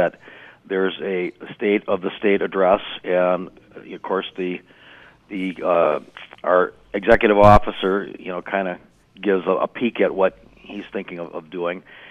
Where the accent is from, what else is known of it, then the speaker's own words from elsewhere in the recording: Racine, Wisconsin, United States; I'm proud that I come from Racine, and we got the best water in the country.